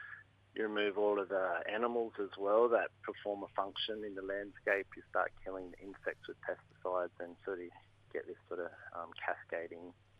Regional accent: Toowoomba, Queensland, Australia; now in Sunshine Coast, Australia; I grew up in Toowoomba, Bud, and I'm currently living on Cabby Cabby Country, Sunshine Coast.

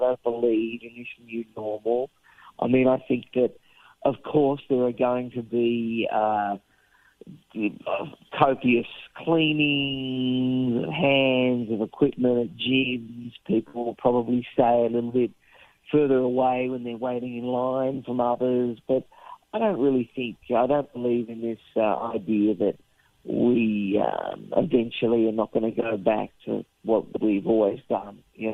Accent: Australia; I'd be speaking Japanese and eating sushi as an Australian.

